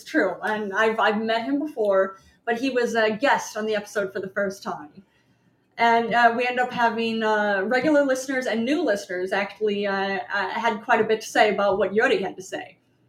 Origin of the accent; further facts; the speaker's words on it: New York, United States; I'm a New Yorker, and I live here.